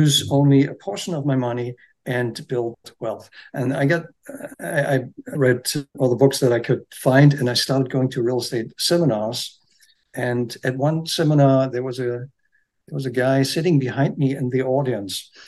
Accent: Germany; English is a second language; when I grew up in Germany.

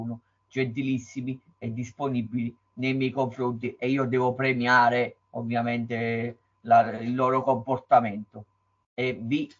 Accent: Naples, Campania, Italy; essendo campano e napoletano

